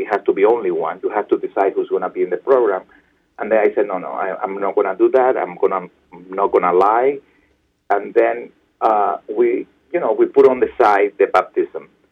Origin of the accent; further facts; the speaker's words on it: Cuba; English is a second language; moved away; also born or lived in Spain; my family came from Spain, and but we are not religious because growing up in Cuba, it was almost illegal to go to the church.